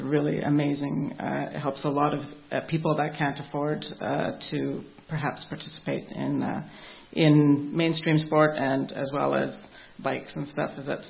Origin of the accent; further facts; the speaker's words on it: Burlington, Ontario, Canada; I didn't grow up in the Yukon. I grew up in Ontario in a place called Burlington, so it's a sort of a bedroom city to Toronto.